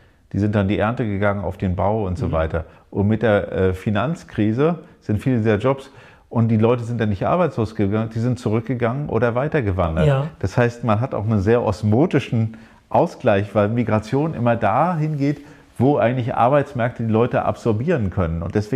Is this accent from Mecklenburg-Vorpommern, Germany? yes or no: yes; Rostock, Mecklenburg-Vorpommern, Germany; wir hatten ja eine kleine Kirche zwischen dem Neubaugebiet Lüttenklein und Evershagen, wo ich aufgewachsen bin.